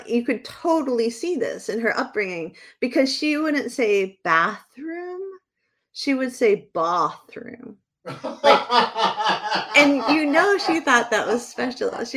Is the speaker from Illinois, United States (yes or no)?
no; Bedford, New Hampshire, United States; Like, I grew up in Bedford, New Hampshire, and there are famous people from Bedford, New Hampshire who grew up in the same time period as I did